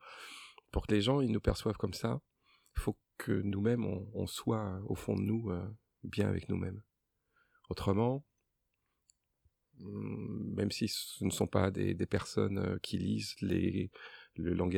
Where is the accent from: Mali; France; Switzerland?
France; Paris, Île-de-France; born there; je suis né de famille antillaise, mais je suis né à Paris.